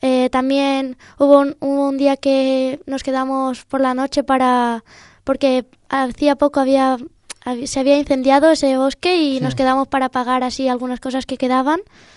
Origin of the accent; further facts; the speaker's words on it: Elche, Valencian Community, Spain; yo como soy de Elche